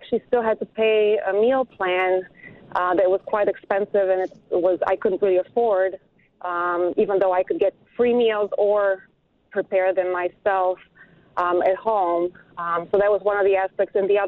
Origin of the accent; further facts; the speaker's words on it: Bulgaria; English is a second language; moved away as an adult; I was an international student. I'm originally from Bulgaria.